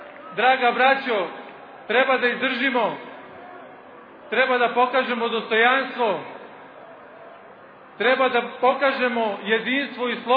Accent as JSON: {"language": "Serbian", "country": "Serbia", "said": "Ja i svi mi kao pravoslavni hrišćani, kao Srbi"}